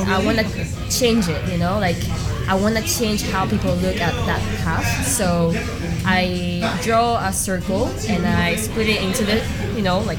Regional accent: Bolivia; But I was born and raised in Bolivia, so I know I'm way more Latino.

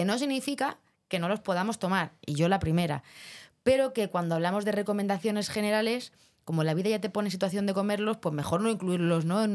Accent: Cuenca, Castilla-La Mancha, Spain; Yo soy de Cuenca.

